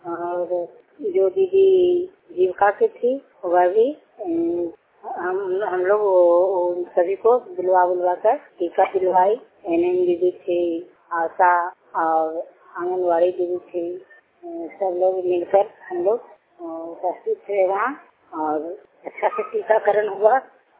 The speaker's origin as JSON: {"language": "Hindi", "town": "Sherpur", "region": "Bihar", "country": "India", "said": "मेरा गांव का नाम शेरपुर है।"}